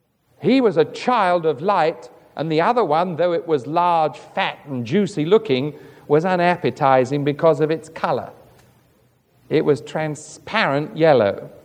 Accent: London, United Kingdom; I was English. I'm from London.

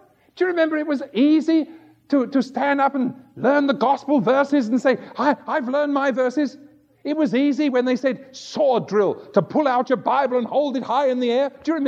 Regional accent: England, United Kingdom; I said, "How do you know I'm from England?" And they just laughed at me. I can't think why. Of course I can. I know I have a strange accent.

